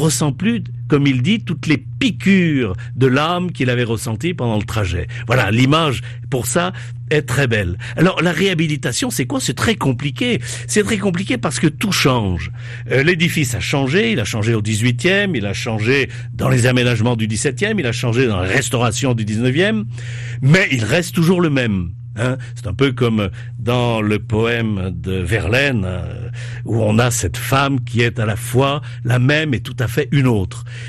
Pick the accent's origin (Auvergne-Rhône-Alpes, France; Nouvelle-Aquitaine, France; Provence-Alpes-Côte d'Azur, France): Auvergne-Rhône-Alpes, France; Lyon; plus à Lyon, puisque je suis lyonnais